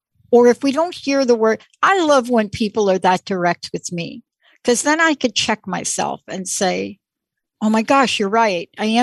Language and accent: English; East Coast, United States; I am very blessed that I grew up on the East Coast.